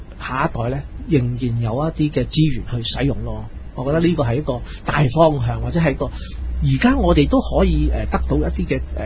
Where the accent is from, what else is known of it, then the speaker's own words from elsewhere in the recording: China; 首先我哋中國人講個衣食咧，其實都好慳儉嘅。